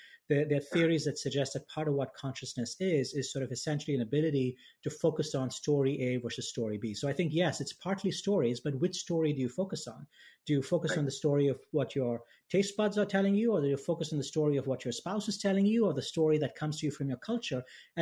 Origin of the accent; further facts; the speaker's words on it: India; growing up in India and raised in a household that was a Hindu household